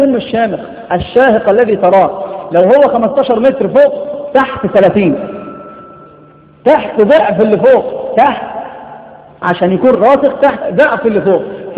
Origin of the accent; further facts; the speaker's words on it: Egypt; كان الرد عليه في مسألة حدثت عندنا في مصر